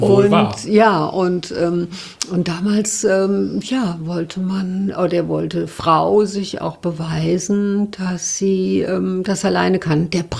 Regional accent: Mainz, Rhineland-Palatinate, Germany; meine Freundin ist aus Wiesbaden und ich bin aus Mainz

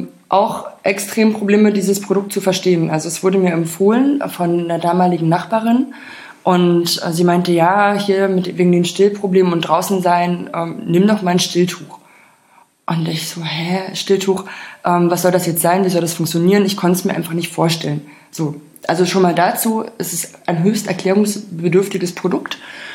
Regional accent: Germany; Ich bin in der DDR mit FKK groß geworden

